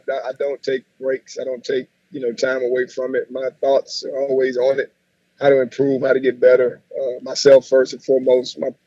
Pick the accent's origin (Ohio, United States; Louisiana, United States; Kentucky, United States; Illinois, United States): Louisiana, United States; obviously I'm a Louisiana guy. I grew up in the North Louisiana area.